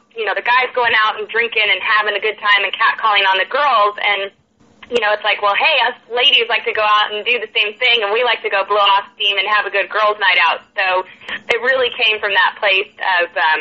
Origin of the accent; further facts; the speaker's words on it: Brea, California, United States; now in Nashville, United States; So, I'm basically, I grew up in Brea, California, and went to college out in L.A. and started songwriting and doing music out here.